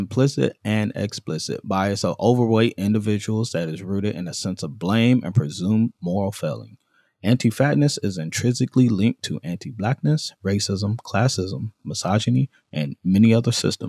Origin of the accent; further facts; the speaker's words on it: Fresno, California, United States; I'm talking about California. I'm from Fresno, so that's a little country.